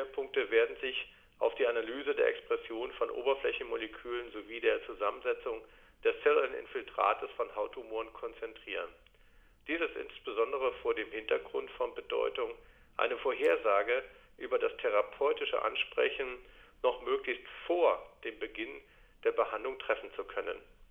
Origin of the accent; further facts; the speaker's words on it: Dresden, Saxony, Germany; den wissenschaftlichen Austausch mit Kolleginnen und Kollegen in meiner Heimatstadt Dresden